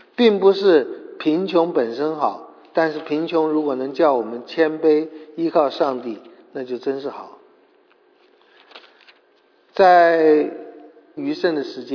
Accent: China; 这一点就是我们中国人的梦了

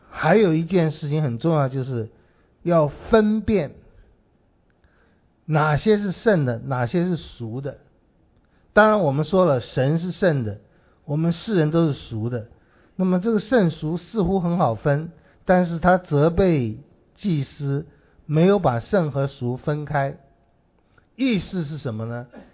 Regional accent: China; 圣，我们中国人讲大而化之，之谓圣。

